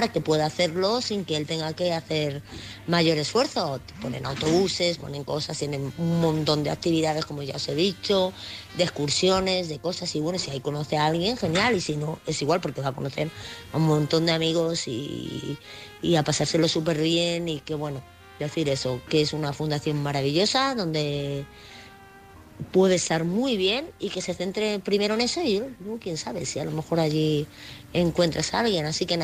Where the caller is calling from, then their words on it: Madrid, Community of Madrid, Spain; corresponsal de Madrid.